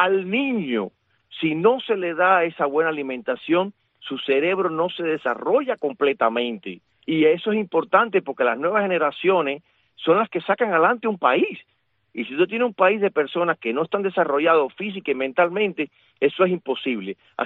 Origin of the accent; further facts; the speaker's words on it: Cuba; also born or lived in Spain / United States; yo sigo siendo cubano